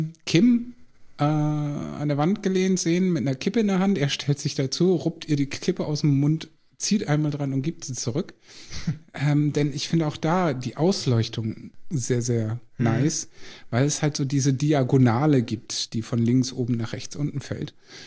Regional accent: Lower Saxony, Germany

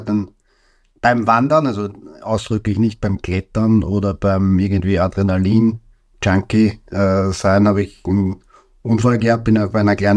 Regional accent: Krems, Lower Austria, Austria; Grundsätzlich schaut Krems, meine Heimatstadt, ist eben dem Wein verbunden und landschaftlich mit dem Donautal extrem schön.

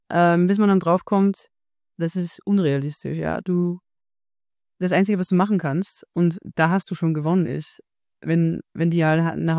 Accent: Austria; Ich habe heute auch drüber nachgedacht, ich komme aus Österreich, ob es da irgendwie Kulturunterschiede gibt mit den Niederlanden.

